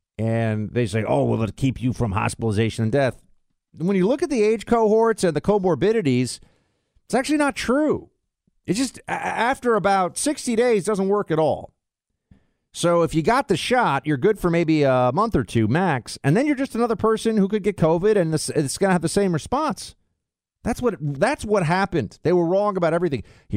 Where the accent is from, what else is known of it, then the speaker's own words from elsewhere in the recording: New York, United States; And I'm going to be up in New York, though, my hometown.